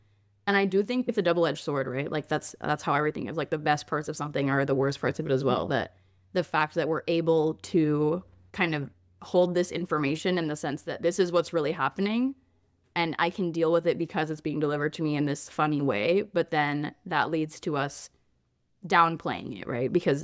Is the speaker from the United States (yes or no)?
no; Australia; As an Australian, I was like, that sounds like the most Australian thing I've ever heard.